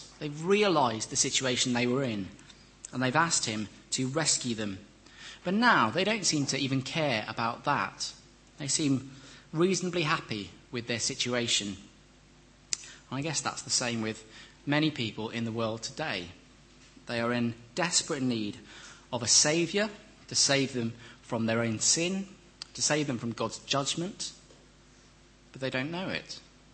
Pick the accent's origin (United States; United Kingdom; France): United Kingdom; Wales; One of my other heroes as a Welshman growing up was Ryan Giggs